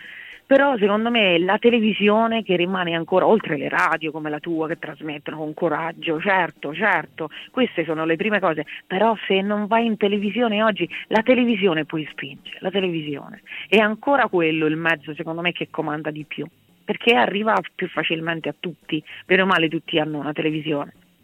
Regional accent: Manoppello, Abruzzo, Italy; girato nelle miniere di Manoppello, Letto Manoppello, insomma dalle mie parti, quindi lì vedrete le nostre miniere

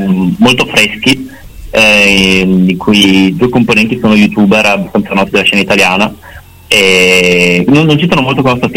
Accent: Vicenza, Veneto, Italy; noi veniamo dall'underground di Vicenza.

